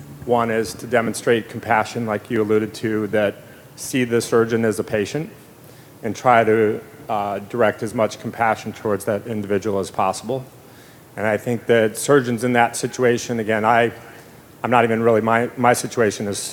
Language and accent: English; San Diego, California, United States; I'm a surgeon from San Diego